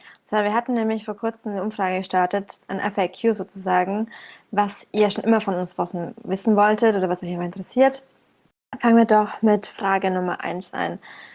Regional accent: Bamberg, Bavaria, Germany; komme aus dem gebürtigen Frankenland, im schönen, wunderschönen Bamberg.

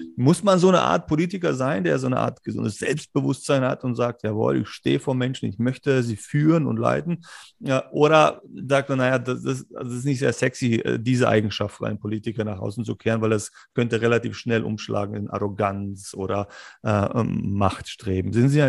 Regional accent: Berlin, Germany; Ich bin Berliner selber

